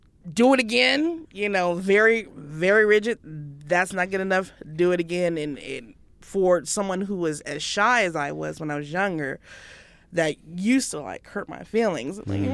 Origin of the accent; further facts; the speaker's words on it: Carson, California, United States; I grew up in Carson in Los Angeles.